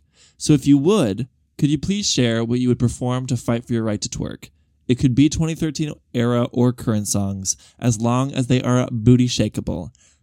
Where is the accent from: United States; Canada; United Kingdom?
United States; Arizona; one of my coworkers, he didn't know I was from Arizona.